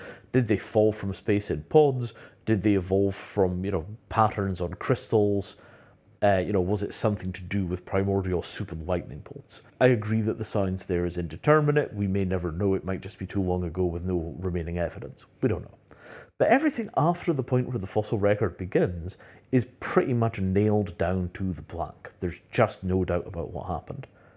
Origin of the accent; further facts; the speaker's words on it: India; Well, I mean, I'm Indian. I was vaguely around it when I was a kid.